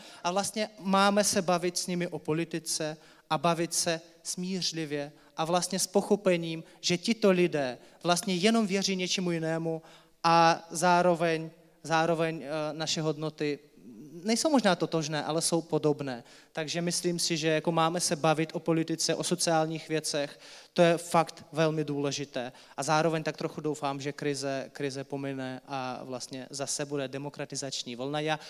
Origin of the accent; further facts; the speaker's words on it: Russia; Czech is a second language; moved away as an adult; Měl jsem představu, samozřejmě když jsem odjížděl z Ruska, tak mě bylo 18.